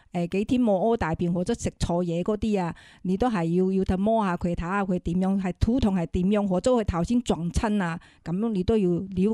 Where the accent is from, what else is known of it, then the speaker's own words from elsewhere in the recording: China; 不过有时佢有风嘅，我哋中国人成日都话系咪有风在入边啦？